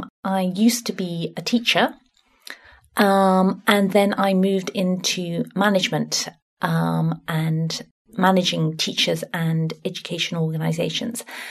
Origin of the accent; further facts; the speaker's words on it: West Midlands, United Kingdom; Well, I come from Worcestershire. It's a county in the middle of England, right in the centre. You can't really get much further away from the sea than where I come from.